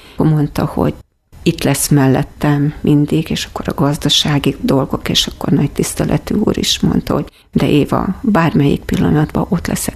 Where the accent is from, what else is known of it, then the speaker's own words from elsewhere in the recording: Kiskunhalas, Bács-Kiskun, Hungary; mivel én itt nőttem föl Kiskunhalason